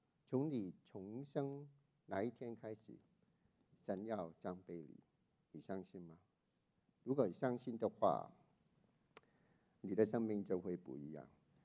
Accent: China; 我们是中国人，我们是龙的传人，不是蛇的传人，是龙的传人。我们是中国人

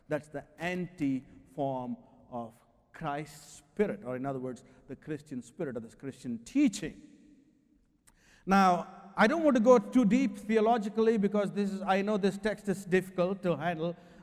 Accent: India; I grew up in India. I went to high school in India.

